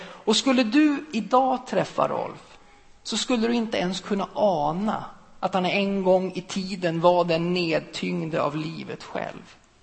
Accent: Alfta, Gävleborg County, Sweden; En av mina kompisar ifrån Alfta, där jag kommer ifrån.

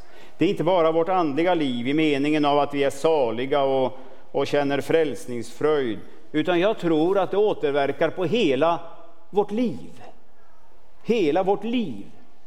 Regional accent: Västernorrland County, Sweden; jag kommer från Ångermanland och är egentligen ifrån landet riktigt ordentligt. Och pappa hade jordbruk när jag var liten.

